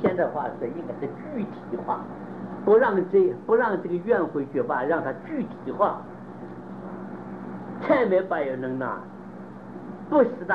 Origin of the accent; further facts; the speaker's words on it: Taiwan; 在我们台湾的这个政治行政能力就差这一点